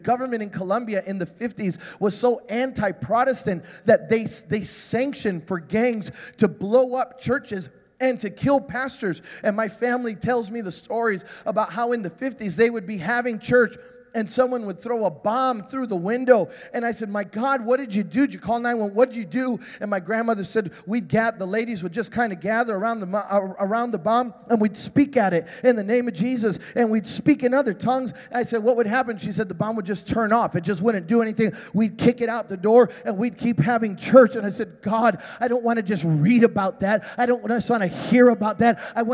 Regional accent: Chicago, Illinois, United States; I mean, I was raised in Chicago. I'd never seen a hurricane.

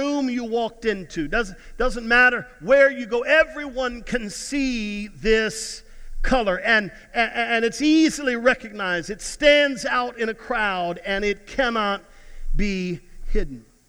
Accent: Texas, United States; maybe it's just because we're from Texas and that doesn't happen very often.

